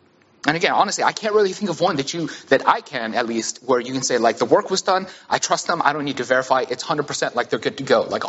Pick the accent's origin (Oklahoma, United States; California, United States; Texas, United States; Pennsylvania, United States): Texas, United States; Houston; It'd be the same as me saying, like, well, I grew up in Alief, which is a small region in Houston, right?